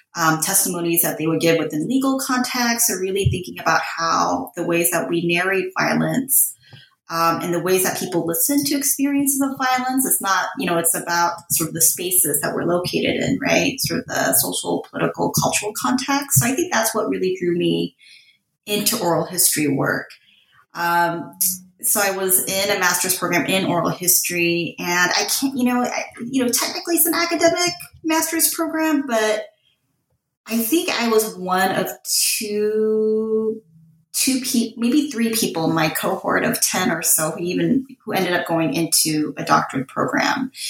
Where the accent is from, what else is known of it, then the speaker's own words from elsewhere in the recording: California, United States; I grew up in Southern California. My father worked in Both Garden Grove in Los Angeles